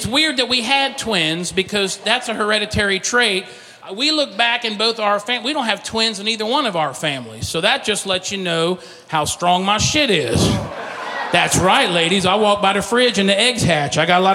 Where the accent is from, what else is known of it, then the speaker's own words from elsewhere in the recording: Florida, United States; I told you I was from Florida originally.